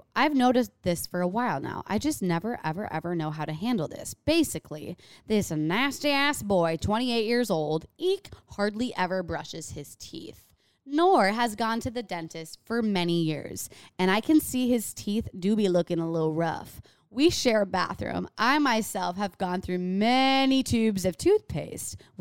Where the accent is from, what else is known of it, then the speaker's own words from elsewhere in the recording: Sioux City, Iowa, United States; I also feel extra connected because I'm from Sioux City, Iowa.